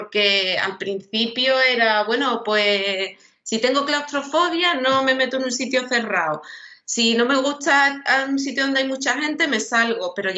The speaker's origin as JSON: {"language": "Spanish", "town": "Rota", "region": "Andalusia", "country": "Spain", "lives_now": "El Puerto de Santa María, Spain", "said": "Bueno, soy de Rota, pero vivo en el puerto de Santa María, en Cádiz."}